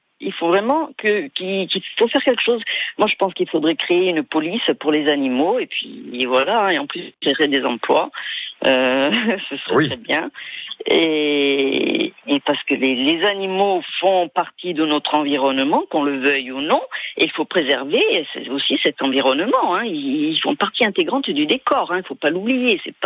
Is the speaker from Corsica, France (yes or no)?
yes; Corsica, France; Chez nous en Corse, il y en a partout.